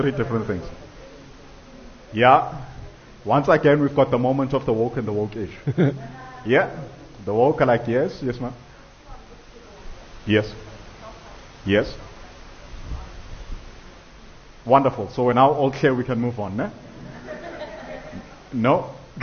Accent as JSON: {"language": "English", "country": "South Africa", "said": "But in the South African context, I know that my accent is equated to my level of perceived intelligence in how it is that I command the English language."}